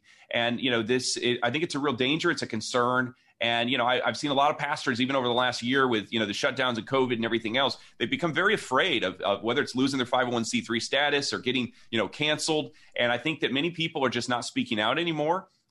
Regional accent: South Bend, Indiana, United States; also born or lived in Ohio; Yeah, so I'm actually in South Bend, from South Bend, Indiana. Spent a couple of years in Ohio.

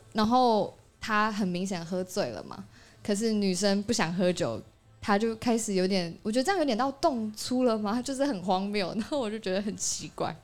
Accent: Taichung, Taiwan; 好，因为我之前高中是我是台中人

